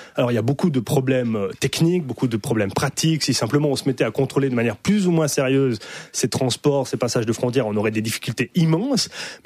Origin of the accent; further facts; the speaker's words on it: Valais, Switzerland; Moi-même, je suis originaire du Valais.